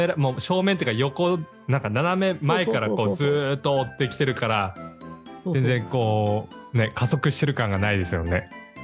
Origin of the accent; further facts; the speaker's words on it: Akita, Japan; now in Amami, Japan; 4月に家族で自分の実家というか地元に秋田にちょっと帰省しまして